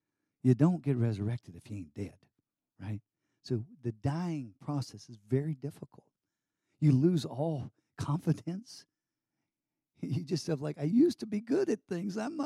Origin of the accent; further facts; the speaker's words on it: Texas, United States; I said, don't you ever do that to me. I'm a Texan.